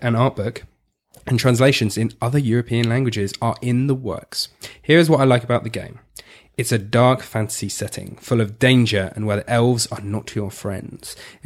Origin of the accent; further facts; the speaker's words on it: Ireland; now in Estonia; I'm an Irish guy living in Estonia.